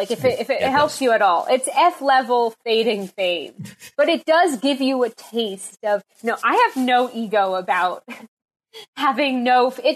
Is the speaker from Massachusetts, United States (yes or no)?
yes; Boston, Massachusetts, United States; Like, we are both from Boston. We literally are from like a couple towns over.